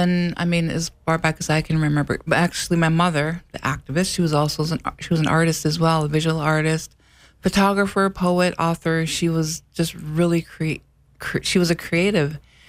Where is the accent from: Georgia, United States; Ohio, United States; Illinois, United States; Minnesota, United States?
Minnesota, United States; Cass Lake; I kind of talked to Shania about growing up in Cass Lake, and my mother was an activist